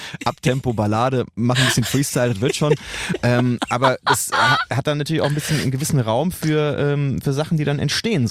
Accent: Bavaria, Germany; ich komme vom Land, ja, aus der Nähe von Nürnberg. Ich bin Franke.

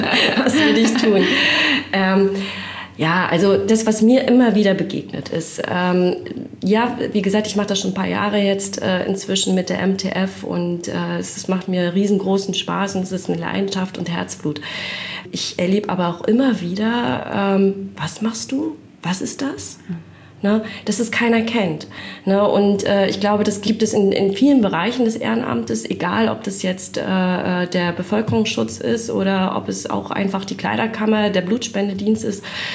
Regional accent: Rostock, Mecklenburg-Vorpommern, Germany; Auch in Rostock aufgewachsen und jetzt erst vor ein paar Jahren nach Bad Doberan gezogen.

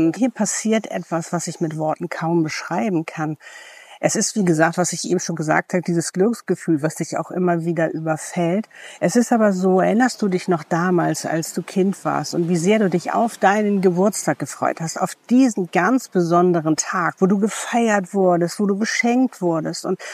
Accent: Hamburg, Germany; Zum Beispiel Hamburg ist meine Heimatstadt. Ich liebe auch Hamburg und ich bin auch gerne da.

